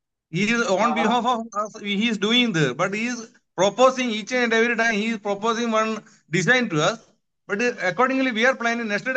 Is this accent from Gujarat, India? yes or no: yes; Rajkot, Gujarat, India; from Rajkot, sir, Gujarat.